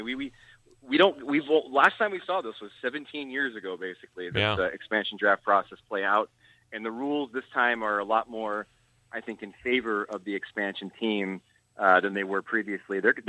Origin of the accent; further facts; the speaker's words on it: New Jersey, United States; I'm from Exit 120.